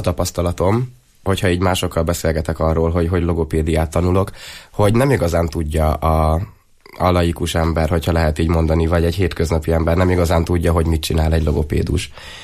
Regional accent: Borsod-Abaúj-Zemplén, Hungary

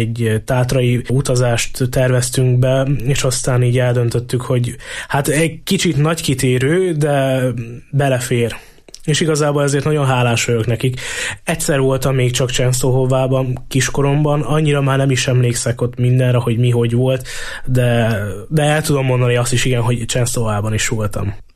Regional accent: Southern Slovakia, Slovakia; felvidéki vagyok

